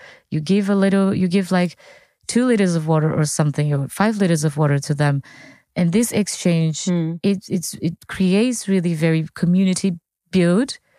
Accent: United States; being an American, being a Burning Man, it's very fun to see those people who are legends.

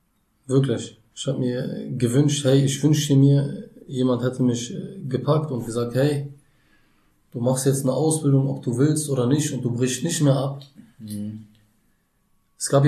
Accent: Berlin, Germany; ich komme aus Berlin. Berliner Junge

